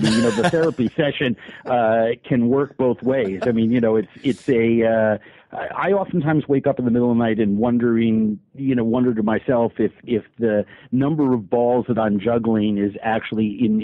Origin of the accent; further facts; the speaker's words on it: New York, United States; I'm from New York, so when someone says, what do you like?